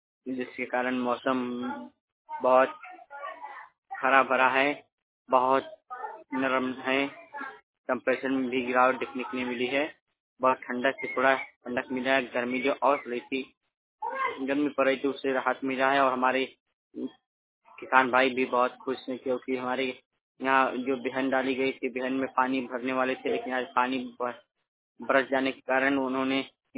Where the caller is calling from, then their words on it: Varanasi, Uttar Pradesh, India; बनारस जिला उत्तर प्रदेश से बात कर रहा हूँ।